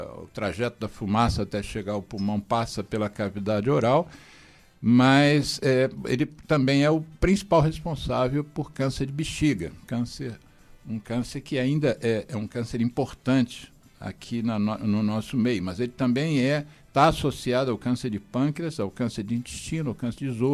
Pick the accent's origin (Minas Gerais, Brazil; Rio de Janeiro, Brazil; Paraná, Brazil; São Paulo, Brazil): Rio de Janeiro, Brazil; E nasci no Leblon também, né? Pegava onda desde pequeno.